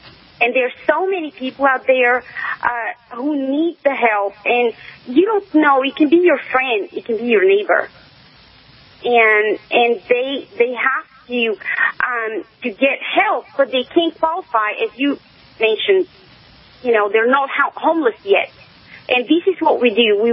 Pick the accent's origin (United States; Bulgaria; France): Bulgaria; Well, let me tell you, I'm originally from Bulgaria, and we have a different set of problems there.